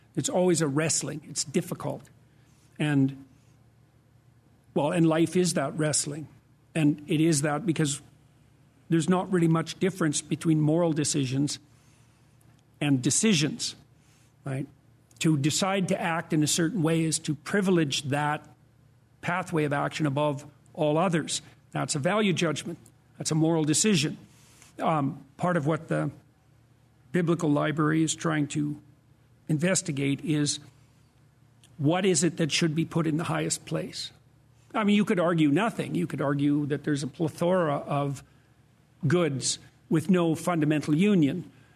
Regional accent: Canada; Well, first of all, as you pointed out, I'm Canadian

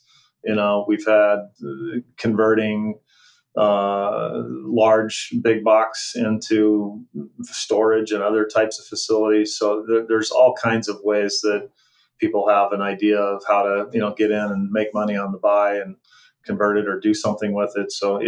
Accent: California, United States; Yeah, I grew up in California.

